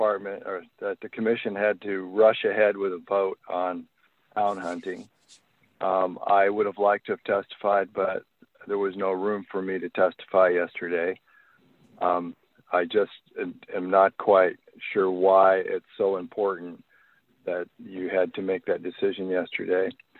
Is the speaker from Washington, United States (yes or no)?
yes; Republic, Washington, United States; I'm from Republic, Washington. I'm a hunter.